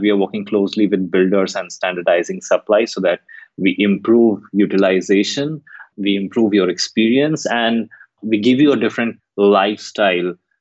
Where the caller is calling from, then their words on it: Gurgaon, Haryana, India; I'm talking from Gurgaon in India. Yeah, it's 11:40 p.m.